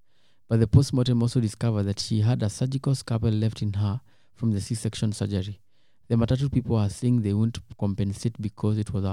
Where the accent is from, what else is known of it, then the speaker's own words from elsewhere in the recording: Nyeri, Nyeri County, Kenya; I come from Nyeri. Yeah. I come from Central Province